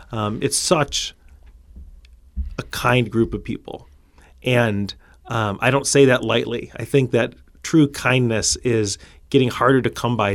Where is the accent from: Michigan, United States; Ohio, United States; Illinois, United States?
Michigan, United States; Canton; Yeah, I grew up in Michigan, in Canton, so halfway kind of between Detroit and Ann Arbor.